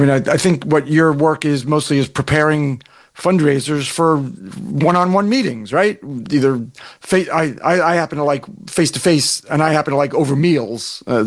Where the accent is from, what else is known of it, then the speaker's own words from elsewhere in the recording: New Jersey, United States; Being back in my home state, New Jersey, was very special, helping all those nonprofits in the state where I grew up.